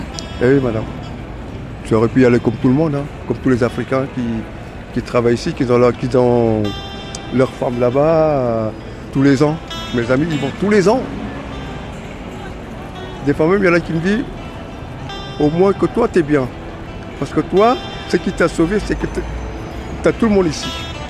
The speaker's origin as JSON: {"language": "French", "country": "France", "said": "Bah, parce que je suis français."}